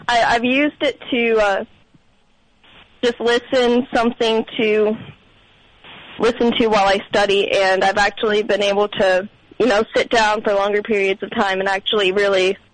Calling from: Sugar Creek, Ohio, United States; from Sugar Creek, Ohio.

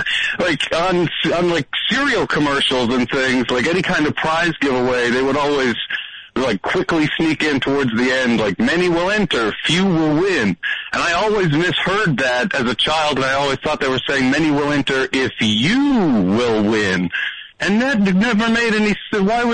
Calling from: Toronto, Ontario, Canada; from Toronto.

